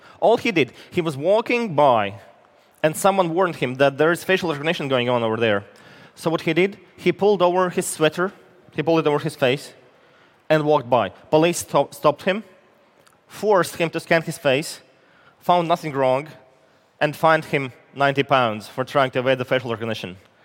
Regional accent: Latvia; English is a second language; Now, as you were told, I come from Latvia, and I want to share something from Latvia.

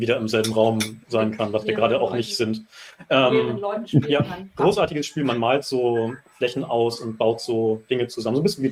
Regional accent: Hamburg, Germany; Als Hamburger kann ich sagen, Mann.

